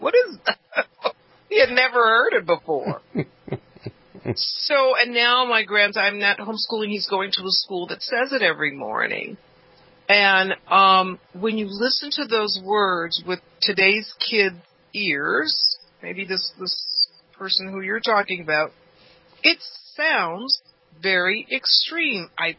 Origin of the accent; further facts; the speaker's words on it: Los Angeles, California, United States; Yeah, I grew up in South Central, but across the street from the Gardena line.